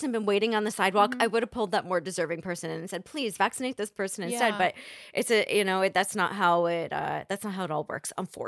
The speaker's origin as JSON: {"language": "English", "region": "New Jersey", "country": "United States", "said": "I mean, I am from New Jersey, so it's just the way we do business here."}